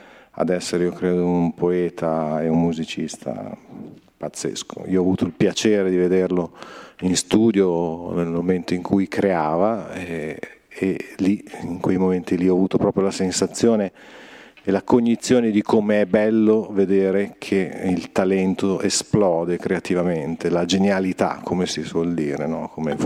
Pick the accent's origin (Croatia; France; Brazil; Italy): Brazil; vengo dal Brasile dove questa cosa è evidente in un modo totale